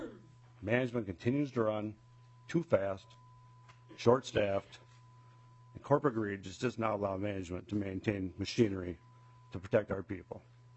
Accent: Austin, Minnesota, United States; I am from Austin, Minnesota. I've worked at Hormel Foods in Austin for over 27 years.

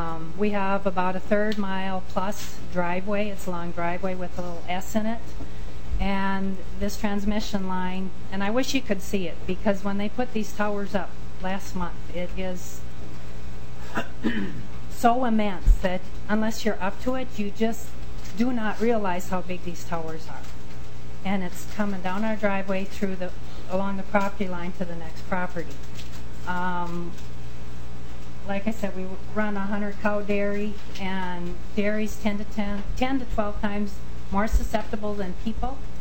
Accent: Minnesota, United States; from Sibley County, and my husband back there is the redhead, Dale, and we run a dairy and crop farm.

